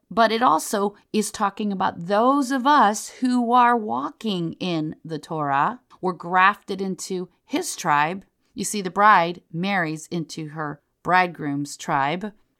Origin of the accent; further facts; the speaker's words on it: New York, United States; Yes, I'm a New Yorker, but I'm also an American. I'm a New Yorker because I come from the state of New York